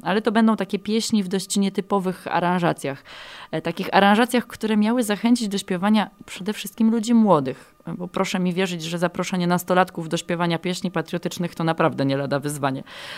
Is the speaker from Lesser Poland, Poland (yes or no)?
no; Kalisz, Greater Poland Voivodeship, Poland; also born or lived in Białystok; Kilka lat temu, gdy przeprowadziłam się z Białegostoku do mojego rodzinnego miasta Kalisz